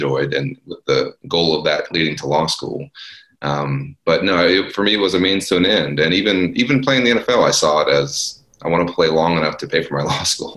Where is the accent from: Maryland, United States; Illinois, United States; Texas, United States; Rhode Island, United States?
Texas, United States; Dallas; in my high school and growing up in Dallas, if you were smart, people said you should be a doctor or a lawyer.